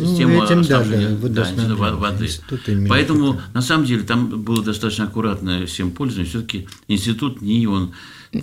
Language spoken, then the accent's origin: Russian; Peterhof, Saint Petersburg, Russia; в Петергофе, там вот в этой церкви, самый красивый, как пряник, вот там был склад картошки.